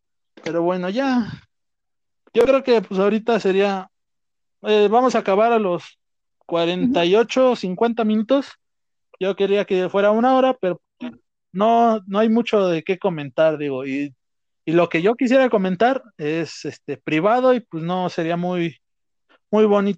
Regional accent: Tenancingo, Mexico; Yo, en mi pueblo, entre mis amigos, soy conocido como el chico que atropella coches en su bicicleta.

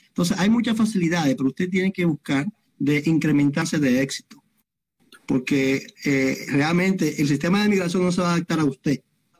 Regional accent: Dominican Republic; now in Canada; Pero 2 semanas antes yo estaba en Punta Cana, como buen dominicano, disfrutando la playa, los amigos y todo eso.

